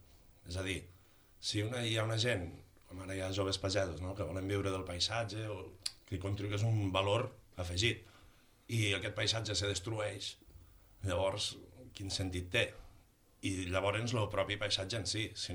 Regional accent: Els Guiamets, Catalonia, Spain; Nosaltres que som de Guiamets, quan pugem

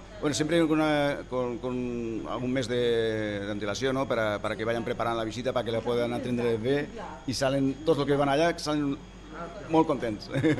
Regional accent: Ibi, Valencian Community, Spain; L'aivense vol dir que som del poble d'Ibi.

